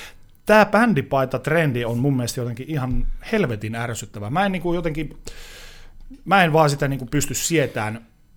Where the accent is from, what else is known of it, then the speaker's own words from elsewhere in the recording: Oulu, North Ostrobothnia, Finland; moved away as an adult; now in Helsinki, Finland; varsinkin silloin opiskeluaikana, kun mä muutin Oulusta stadiin